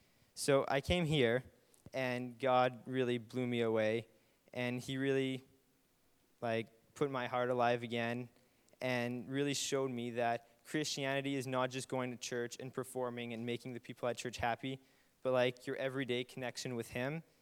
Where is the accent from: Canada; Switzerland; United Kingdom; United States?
Canada; Winkler, Manitoba; from Winkler, Manitoba.